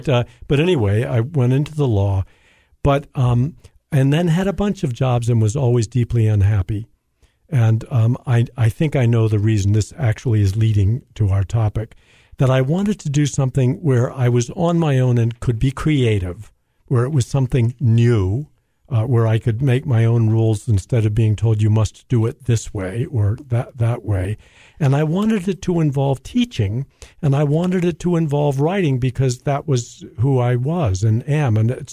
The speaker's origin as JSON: {"language": "English", "town": "Baltimore", "region": "Maryland", "country": "United States", "tie": "born or raised there", "said": "I grew up in Baltimore, Maryland"}